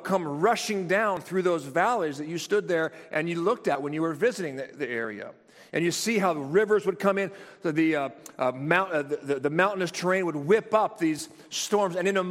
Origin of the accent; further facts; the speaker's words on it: California, United States; You all know that I grew up in California. It's Earthquake City.